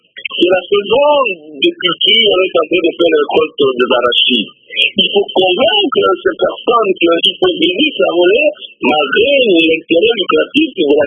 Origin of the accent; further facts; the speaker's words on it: Équateur, DR Congo; Moi-même, je viens de la province de l'Équateur, où j'ai vu les contraintes sur le terrain